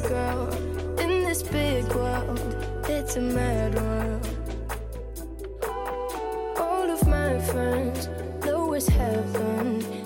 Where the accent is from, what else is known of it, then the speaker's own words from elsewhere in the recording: Apulia, Italy; moved away as an adult; now in Turin, Italy; Sono originario della Puglia e questo è il mio, quindi, quinto anno qui a Torino.